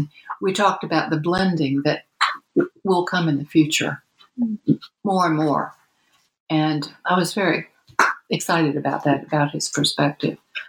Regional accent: the South, United States; born or raised there

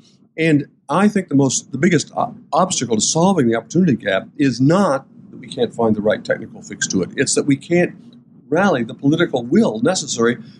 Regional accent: Port Clinton, Ohio, United States; When I was growing up in Port Clinton

